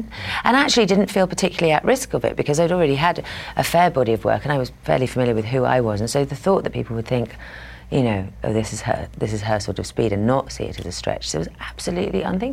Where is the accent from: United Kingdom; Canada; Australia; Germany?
United Kingdom; England; I was so identified with being English and British and from England and my family